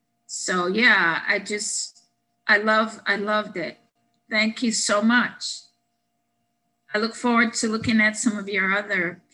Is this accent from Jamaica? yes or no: yes; Jamaica; now in United States; You know, I'm from Jamaica, I'm used to a lot of water